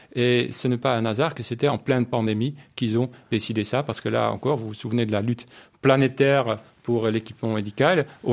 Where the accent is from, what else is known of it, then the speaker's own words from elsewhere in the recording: Netherlands; French is a second language; Je le dis aussi en tant que néerlandais